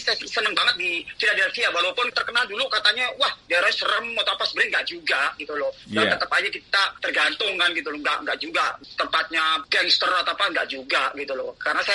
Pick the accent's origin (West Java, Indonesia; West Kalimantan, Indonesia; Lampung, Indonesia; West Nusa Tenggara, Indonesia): West Java, Indonesia; Depok; moved away as an adult; also born or lived in Magelang; now in United States; Saya itu aslinya dari Magelang, dari desa Mendak Banyuwangi, Bandungan, Cacaban, Magelang. Dan saya besarnya itu di Depok, Jawa Barat. Dan setelah besar dan merantau di Amerika sampai sekarang gitu loh.